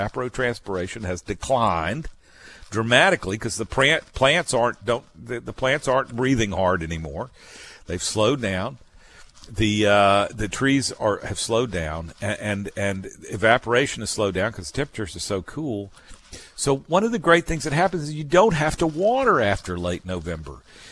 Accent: Mobile, Alabama, United States; I'm not an old Oakdale boy, though I grew up in Mobile.

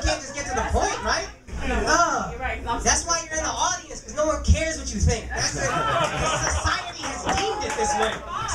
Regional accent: Texas, United States; I grew up in Texas after 9/11.

